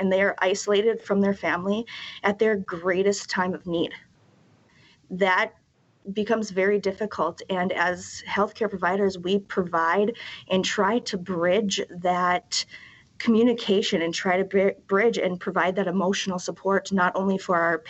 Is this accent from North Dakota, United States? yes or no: yes; North Dakota, United States; I'm from here. I'm born and raised in North Dakota, and usually we are able to escape under the radar.